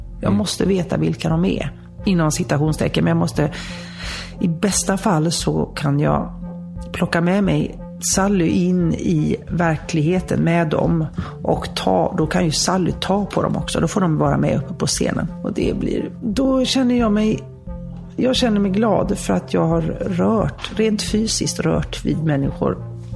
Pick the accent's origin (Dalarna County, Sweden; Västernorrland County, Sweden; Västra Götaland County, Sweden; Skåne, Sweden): Västra Götaland County, Sweden; Gothenburg; då bodde jag hemma hos mamma och pappa ute på öarna. Och då kunde jag ta färjan och bussen och spårvagnen upp till Avenyn hemma i Göteborg